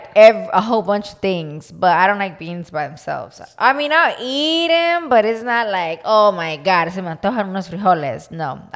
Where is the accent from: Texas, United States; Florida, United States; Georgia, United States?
Florida, United States; Tampa; I feel like growing up in West Tampa, it's an old neighborhood full of a lot of big old trees outside.